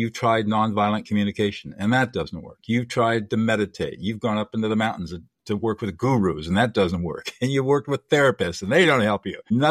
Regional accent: California, United States; born there; Very briefly, I was born in Southern California into affluence and privilege, but I was born with severe disabilities.

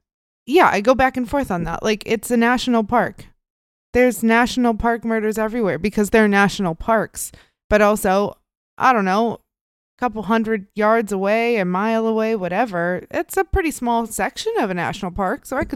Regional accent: Midwest, United States; I'm from the Midwest. I get a yap.

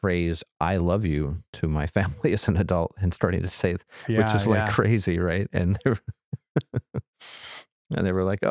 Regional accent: Midwest, United States; You know, I grew up in the Midwest.

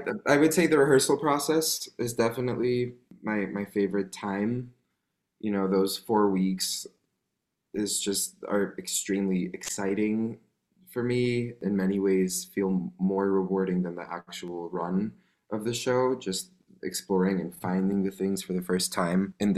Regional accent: New York, United States; For us, we're all from New York and we're all in Hartford, Connecticut for 8 weeks

